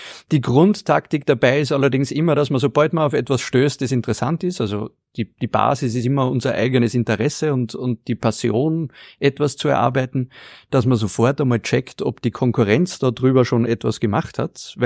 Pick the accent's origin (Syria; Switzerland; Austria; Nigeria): Austria; ich komme aus dem Norden Österreichs